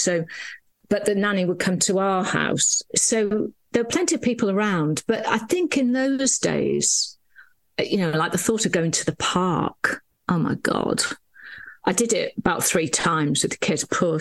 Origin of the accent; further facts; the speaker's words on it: Wales, United Kingdom; So I grew up in North Wales, she says, pointing towards North Wales, which means nothing to anybody watching.